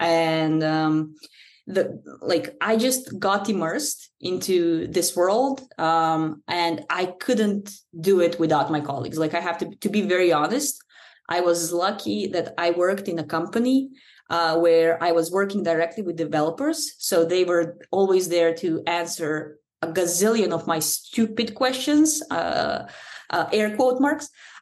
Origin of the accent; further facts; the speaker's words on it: Serbia; I come from Serbia.